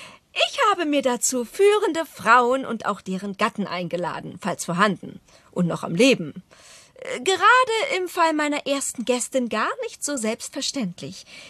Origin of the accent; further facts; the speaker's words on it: Berlin, Germany; Ja, ich bin Berlinerin.